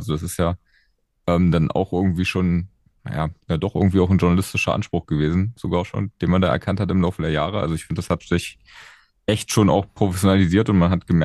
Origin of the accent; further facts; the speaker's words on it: Magdeburg, Saxony-Anhalt, Germany; Ich bin ja Magdeburger